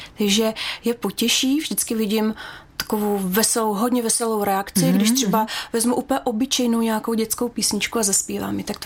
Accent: Pardubice, Pardubice Region, Czechia; protože jsem z Pardubic

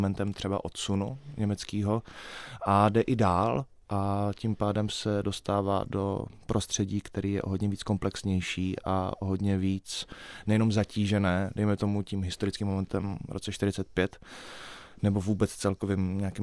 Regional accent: Prague, Czechia; also born or lived in Uherské Hradiště; No, já jsem spíš Pražák, protože asi po roce mého života mě rodiče odvezli do Prahy za tátou, nebo jsme odjeli i s mámou a bráchou

